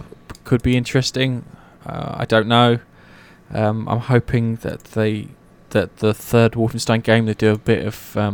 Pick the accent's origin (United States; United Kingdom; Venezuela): United Kingdom; England; You say tomato, I say tomato, because we're both English.